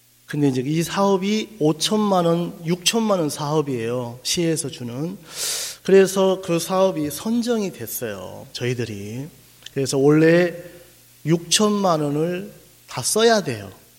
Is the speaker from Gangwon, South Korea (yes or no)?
yes; Taebaek, Gangwon, South Korea; 저는 이제 여러분 태백에서 왔어요.